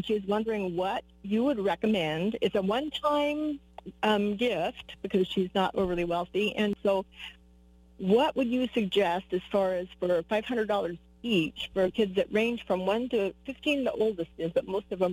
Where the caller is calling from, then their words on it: Washington, United States; I'm calling from Washington.